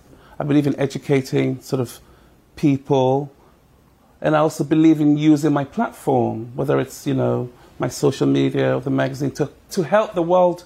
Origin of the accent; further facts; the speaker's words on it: Ladbroke Grove, London, United Kingdom; what I learned from growing up in Ladbroke Grove is when we go up together, we all win.